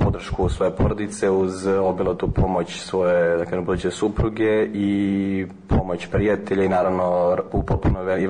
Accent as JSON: {"language": "Serbian", "region": "Belgrade", "country": "Serbia", "tie": "born there", "said": "Imam 32 godine, rođen sam u Beogradu, živim u porodičnoj kući sa svojom porodicom i svojom budućom suprugom na Senjaku."}